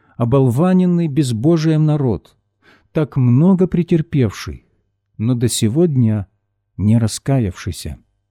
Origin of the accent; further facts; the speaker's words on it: Poltava Oblast, Ukraine; Так было в моем родном селе на Полтавщине десятки лет тому назад.